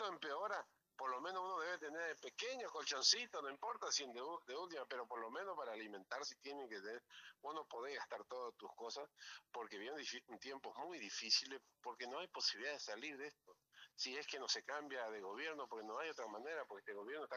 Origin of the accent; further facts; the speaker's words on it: Corrientes, Argentina; gracias a mi pueblo de Corrientes, que amo tanto y quiero tanto